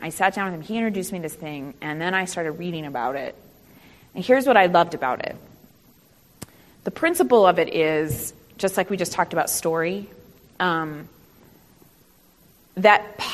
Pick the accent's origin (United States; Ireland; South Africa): United States; Iowa; my reaction to growing up in Iowa was to get the hell out as fast as I possibly could.